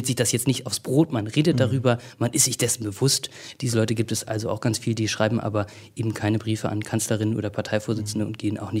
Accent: Northern Germany, Germany; born there; also born or lived in Cologne; now in Dresden, Germany; ich bin 1984 im Norden geboren und habe dann irgendwo studiert und habe ja auch in Köln schon gelebt und jetzt bin ich eben hier in Dresden.

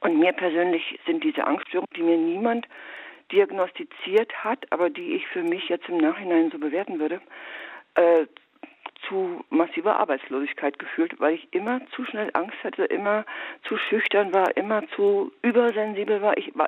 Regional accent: East Germany, Germany; ich bin damals in der DDR aufgewachsen.

